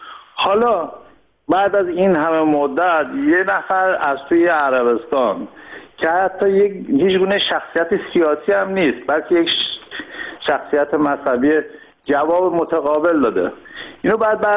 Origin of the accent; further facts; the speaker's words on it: Iran; ما هم که خودمون از ایران هستیم